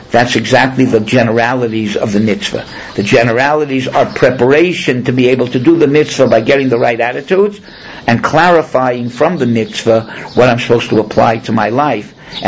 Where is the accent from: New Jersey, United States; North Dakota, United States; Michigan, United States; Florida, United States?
Florida, United States; Miami; I came from Miami. Grew up in Miami.